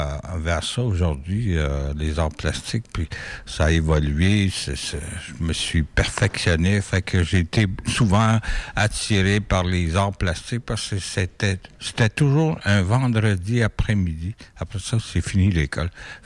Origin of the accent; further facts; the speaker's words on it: Quebec, Canada; Et nous, on vient du côté du Québec. Nos territoires sont au nord-est du lac Abitibi.